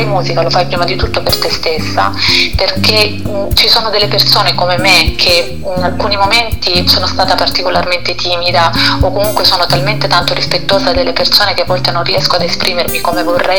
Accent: Apulia, Italy; io quando vado in Puglia, in Salento, nella mia terra, tutti gli anni ci torno perché non ne posso fare a meno

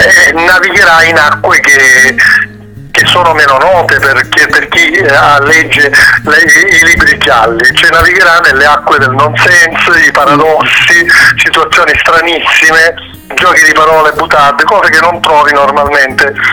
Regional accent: Sicily, Italy; io sono siciliano

